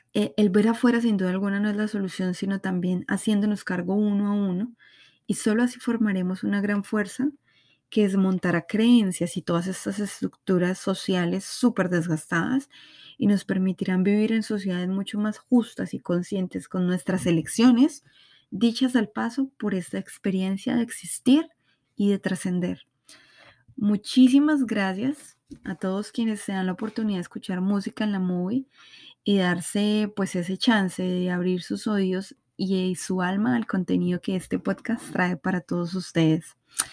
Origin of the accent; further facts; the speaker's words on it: Colombia; A nuestro público de Argentina, México, mi amada Colombia, donde soy